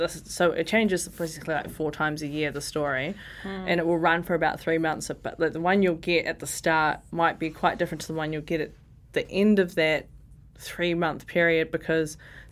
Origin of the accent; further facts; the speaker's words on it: Ascot Park, Wellington, New Zealand; I grew up in Ascot Park.